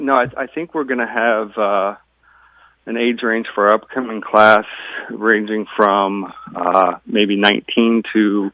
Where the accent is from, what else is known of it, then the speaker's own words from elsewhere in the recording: Galesburg, Illinois, United States; now in Chicago, United States; I've been wanting to kind of give something back to Galesburg, my hometown, for a while. Mm-hmm. I actually live in Chicago. I've lived up here for 12 years, but I've always had a soft spot for Galesburg. I still have family and friends there.